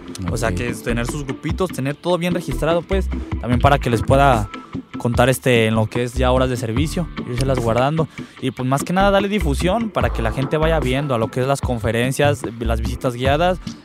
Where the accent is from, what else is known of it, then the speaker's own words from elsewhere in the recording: Ahualulco de Mercado, Jalisco, Mexico; yo no soy de aquí, yo soy de Agualulco, se llama Agualulco de Mercado, Jalisco.